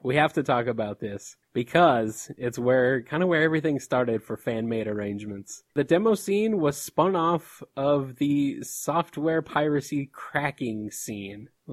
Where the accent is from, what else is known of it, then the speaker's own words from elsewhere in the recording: United States; but I'm American, so...